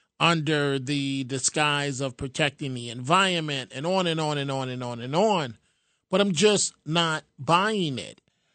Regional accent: New York City, New York, United States; You know, you look in Manhattan at Times Square. I grew up in New York. You can't recognize it now.

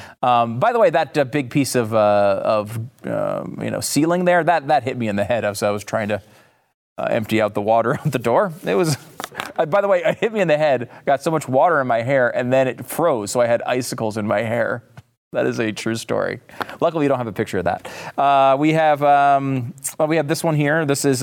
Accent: Northeast, United States; now in Texas, United States; I will say, and I have to admit, I'm from the Northeast. If I still lived up there, I would be mocking this relentlessly.

